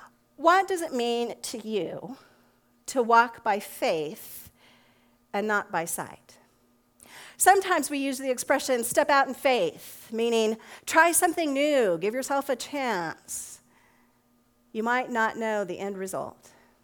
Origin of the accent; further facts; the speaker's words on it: Alamogordo, New Mexico, United States; I grew up in Alamogordo, New Mexico, home of a state institution.